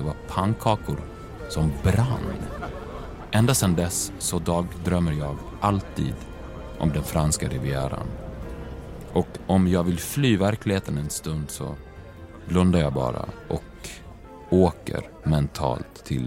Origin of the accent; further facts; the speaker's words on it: Borlänge, Dalarna County, Sweden; Och jag är uppvuxen i Borlänge